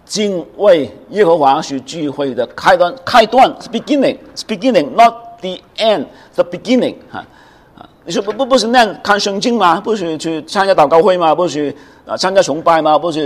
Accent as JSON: {"language": "Chinese", "country": "China", "said": "我们中国人常常说一须铸成千古恨再回头已百年身。"}